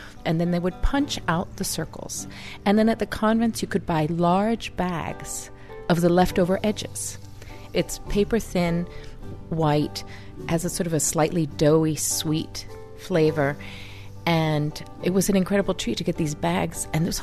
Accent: Mexico City, Mexico; I grew up in Mexico City near a convent called the Convento del Carmen. It's one of the main places in the south of Mexico City in San Angel, where I grew up.

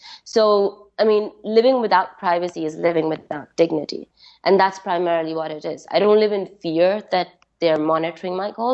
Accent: Pakistan; As a Pakistani, as a green passport holder, as a woman with a brown skin

